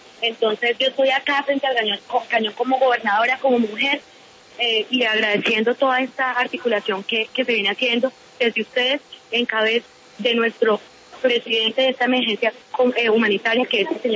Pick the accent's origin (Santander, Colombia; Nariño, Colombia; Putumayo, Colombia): Putumayo, Colombia; Orito; now in Mocoa, Colombia; yo soy del municipio de Orito, no soy de Mocoa, por lo tanto yo vivo en arriendo en la ciudad de Mocoa